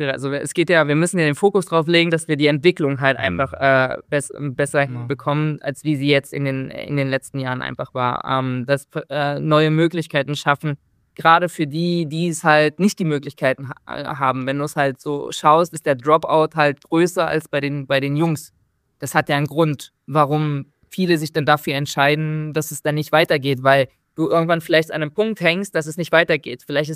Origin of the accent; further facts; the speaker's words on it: Magdeburg, Saxony-Anhalt, Germany; Ich bin ein Magdeburger Kind.